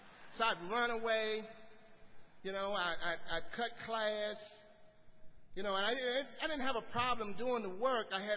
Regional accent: Manhattan, New York, United States; born there; So I was born in New York. I was born in Manhattan, around about Harlem area.

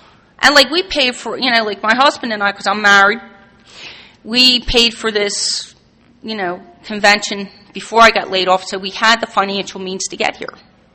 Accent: Philadelphia, Pennsylvania, United States; But I'm from the Philadelphia region, and we have a regional office where people sell the literature there.

